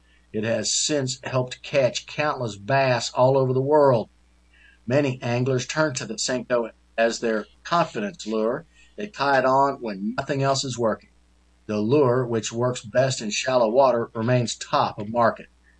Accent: Richardson, Texas, United States; because it hits close to home in my hometown of Richardson.

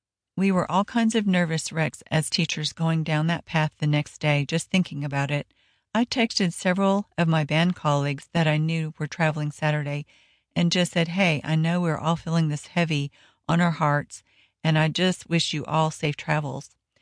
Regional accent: Andrews, United States; I grew up in Andrews, and my mom still lives there.

